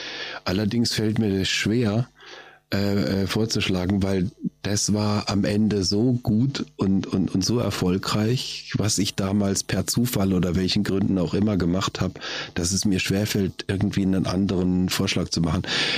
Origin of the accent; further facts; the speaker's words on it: Offenburg, Baden-Württemberg, Germany; Ich bin in Offenburg geboren, ich bin hier aufgewachsen, zur Schule gegangen, Maschinenbau studiert.